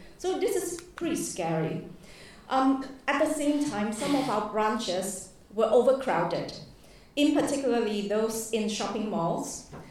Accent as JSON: {"language": "English", "country": "Singapore", "said": "Greetings from Singapore. … from the National Library Board. We like to use acronym in Singapore, so it's NLB."}